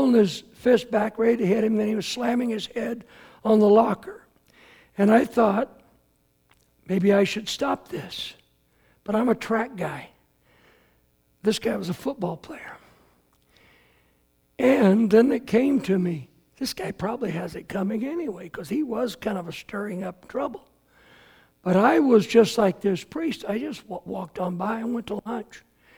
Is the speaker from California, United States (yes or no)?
yes; San Leandro, California, United States; It was like when I was growing up in San Leandro. Castro Valley is kind of the next town over at an angle.